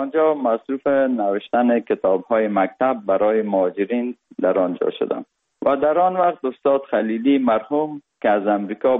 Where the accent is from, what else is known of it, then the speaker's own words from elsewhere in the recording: Kabul, Afghanistan; also born or lived in Parwan; تولدم در ولایت پروان شده و بعد از او 40 روزه بودیم که پدرم مرا کابل آورد، چون وظیفه ایشان در کابل بود و ما در سایه کوتی سنگی کابل بزرگ شدیم. ما 12 ساله بودم